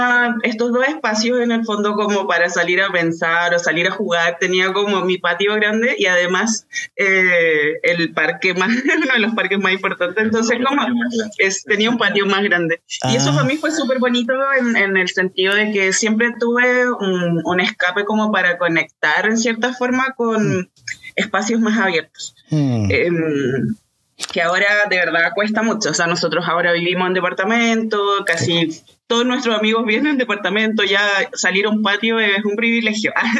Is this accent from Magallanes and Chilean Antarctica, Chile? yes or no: no; Santiago, Santiago Metropolitan Region, Chile; Yo nací en Santiago y crecí en Santiago Centro, así no puedo ser más del centro. Y lo bonito como de mi vida un poco es que crecí en una casa muy grande